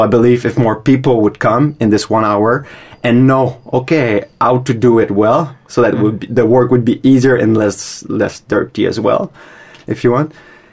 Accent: Canada; I'm from Canada.

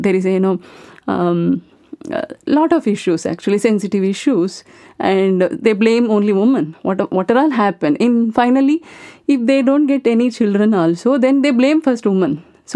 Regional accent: Kitturu, Karnataka, India; English is a second language; I am coming from Karnataka. So my native was called Kitturu. … Kitturu was Mysore district, a small village.

